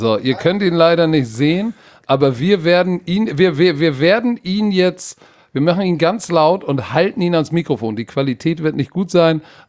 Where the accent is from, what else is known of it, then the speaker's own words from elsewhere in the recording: Hamburg, Germany; so sind wir aus Hamburg.